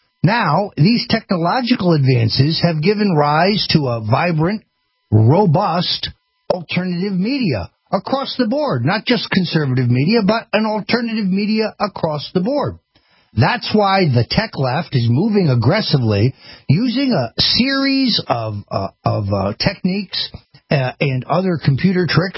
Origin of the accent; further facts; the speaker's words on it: Florida, United States; who single-handedly legalized medicinal marijuana in my home state of Florida